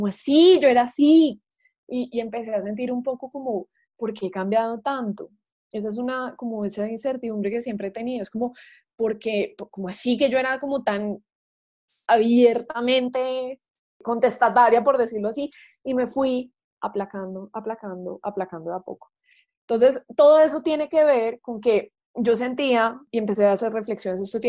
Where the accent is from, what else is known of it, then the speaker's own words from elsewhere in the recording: Manizales, Caldas, Colombia; me mandó una carta del colegio en el que yo estudié en Manizales, yo soy de Manizales